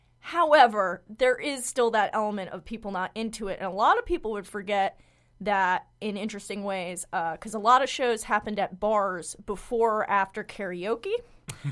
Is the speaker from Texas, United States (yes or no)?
no; Port Washington, New York, United States; I grew up in Port Washington, and Jeremy was from Glen Cove.